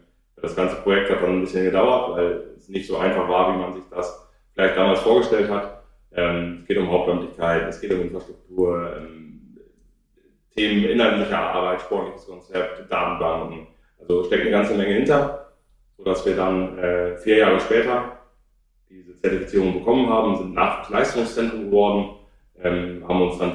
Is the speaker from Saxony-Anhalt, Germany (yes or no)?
no; Lower Saxony, Germany; Ich komme aus der Grafschaft Bellheim ursprünglich